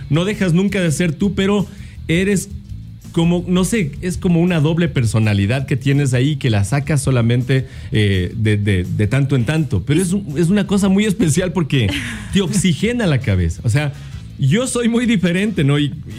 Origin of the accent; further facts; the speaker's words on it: Quito, Pichincha, Ecuador; born there; Bueno, yo nací en Quito nomás, pero toda mi familia es de Guaranda.